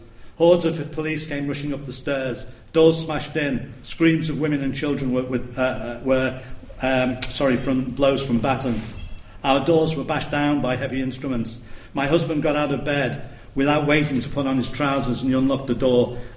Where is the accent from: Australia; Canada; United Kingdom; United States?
United Kingdom; Liverpool, North West England; I said, "I'm from Liverpool, and that should be enough for you to deduce the answer from."